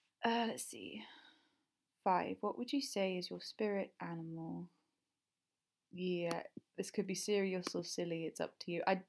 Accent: England, United Kingdom; accent: English, slightly southern; my accent is so, like, base level, basic as fuck English.

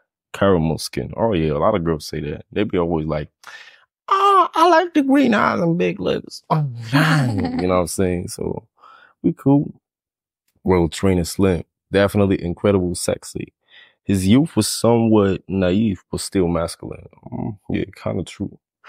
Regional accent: Bronx, New York, United States; Yeah, I grew up in the States, South Bronx.

